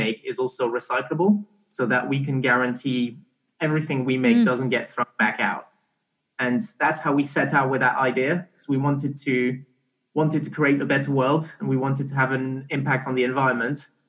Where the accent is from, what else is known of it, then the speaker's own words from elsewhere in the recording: Barbados; also born or lived in Belgium; So I was born in Belgium, but I grew up kind of in Barbados for a few years.